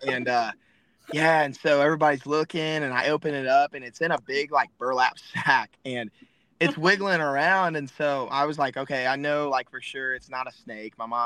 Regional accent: Greenwood, Indiana, United States; So I grew up in Greenwood, Indiana, little town, nothing too crazy. So it's kind of one of those towns where, you know, everybody shows up Friday night football, stuff like that.

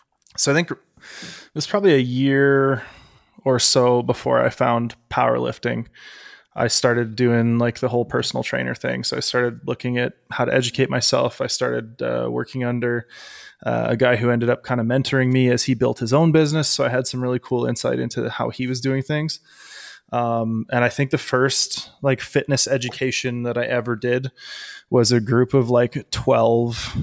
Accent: Canada; happy to be a guest here on the Barbell Medicine Podcast. I am a Canadian powerlifter and powerlifting coach.

